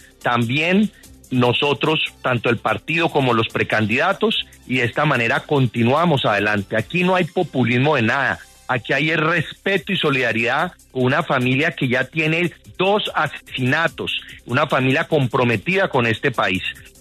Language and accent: Spanish; Cali, Valle del Cauca, Colombia; Es que como caleño debo decir que acá estamos contando 7 muertos ya del bombazo en la base aérea